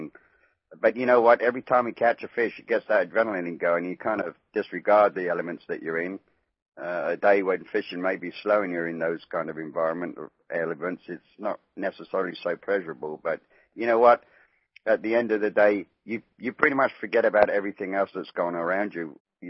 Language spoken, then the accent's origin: English; Wales, United Kingdom; now in Arkansas, United States; No, originally not. My friends reckon I'm from eastern Arkansas, but no, not really. I'm over there from Wales in the United Kingdom.